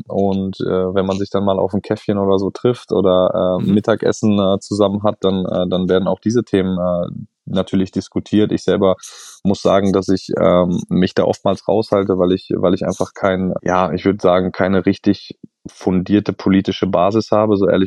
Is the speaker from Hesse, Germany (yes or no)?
no; North Rhine-Westphalia, Germany; now in Berlin, Germany; von Berlin in meine Heimat, was da so in Nähe Düsseldorf ist